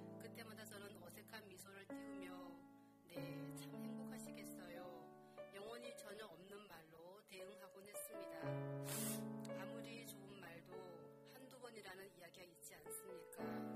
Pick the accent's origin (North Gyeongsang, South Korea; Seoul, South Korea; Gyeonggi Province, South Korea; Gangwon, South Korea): North Gyeongsang, South Korea; Yecheon; 저는 경북 예천 시골에서 태어나 자랐습니다. 40포 남짓대는 작은 마을인데도 교회가 있어 유년 시절부터 교회를 다니게 되었습니다. 청소년기를 작은 시골에서 지내왔고